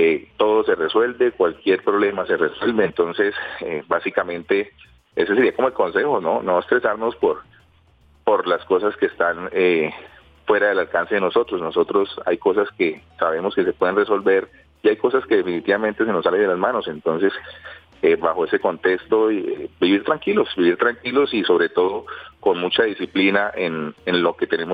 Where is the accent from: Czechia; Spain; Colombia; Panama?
Colombia; nos reconoce también de que somos colombianos